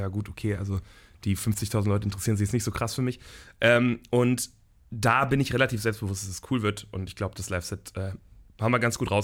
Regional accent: Velbert, North Rhine-Westphalia, Germany; das eine ist wirklich meine Heimatstadt. Wir machen die Generalprobe bei mir in Felbert zu Hause

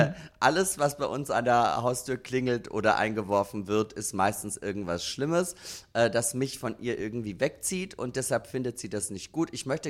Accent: Austria; moved away; ich bin ja schon unglaublich lang aus Österreich weg.

